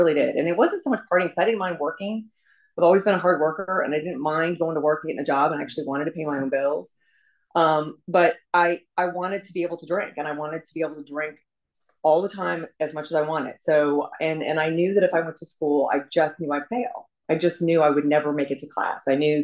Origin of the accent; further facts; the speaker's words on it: Virginia, United States; I was raised in Northern Virginia, not too far from here.